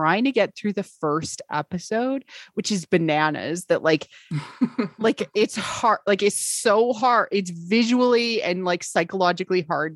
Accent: Canada; I'm Canadian. I have to like say like four sorries.

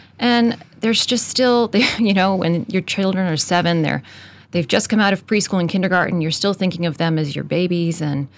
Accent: Boston, Massachusetts, United States; moved away as an adult; now in Dublin, Ireland; Well, I'm an American. I'm just recently moved to Dublin with my family, my two daughters and my husband, for my husband's job. We are from Boston, where every Irish person is a celebrity.

